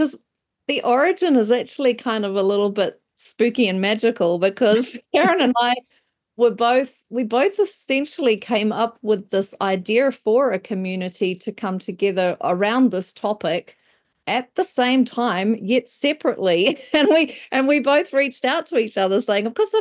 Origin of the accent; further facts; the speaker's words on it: Wellington, New Zealand; I've been living up in the far north. I'm actually from Wellington, but moved up during COVID, actually. Sold our house and bought our boat, and we live on a boat.